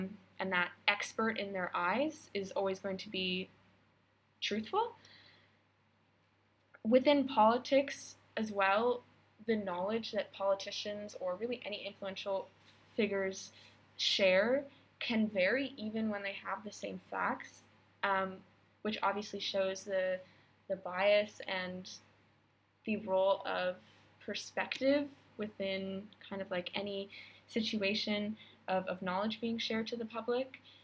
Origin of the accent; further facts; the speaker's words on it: United States; and also like being an American